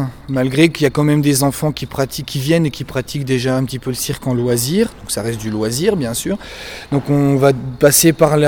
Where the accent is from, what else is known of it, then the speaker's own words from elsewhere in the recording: Bourgogne-Franche-Comté, France; also born or lived in Lille; Je viens de Bourgogne. Voilà, je viens de Bourgogne, j'ai passé la plupart de ma vie là-bas, j'ai fait un petit passage sur Lille aussi, la région lilloise pendant un petit moment.